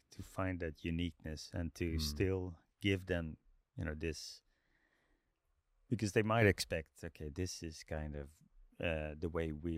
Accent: Netherlands; English is a second language; I come from Holland, the Netherlands

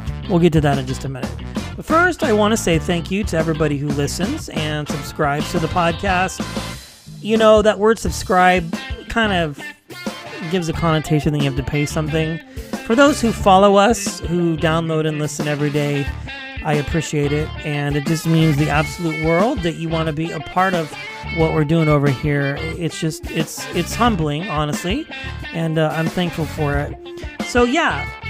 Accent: Wichita, Kansas, United States; I am originally from Wichita, Kansas. I was born and raised there.

